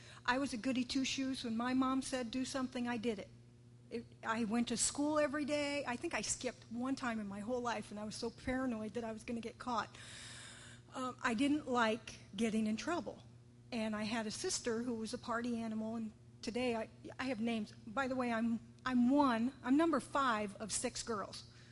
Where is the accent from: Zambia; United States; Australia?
United States; Punta Gorda, Florida; also born or lived in Michigan; now in Tampa, United States; So anyway, at 18 years old, I came to Tampa. I'm originally from Punta Gorda, down south. And I was born and raised there. Between there and Michigan, we moved around a lot